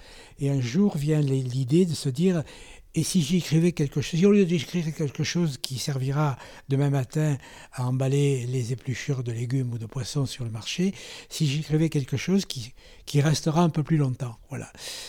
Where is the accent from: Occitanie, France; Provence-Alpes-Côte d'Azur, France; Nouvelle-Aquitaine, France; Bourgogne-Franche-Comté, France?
Provence-Alpes-Côte d'Azur, France; Marseille; comme tous les Marseillais, je suis à 100%, c'est-à-dire je suis d'origine italo-corse et normande. Donc Marseillais pur sucre.